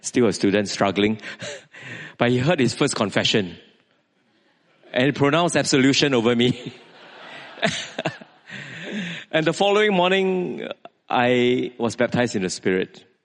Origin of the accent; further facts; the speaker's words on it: Singapore; And many of them are Christians from Malaysia. And I'm a Christian from Singapore.